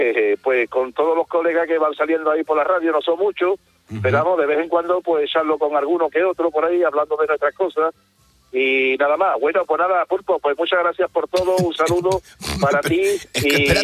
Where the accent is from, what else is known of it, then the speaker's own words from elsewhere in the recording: Castilleja de la Cuesta, Andalusia, Spain; Yo soy taxista … soy de Castilleja de la Cuesta. Estoy trabajando aquí en la comarca del Aljarafe.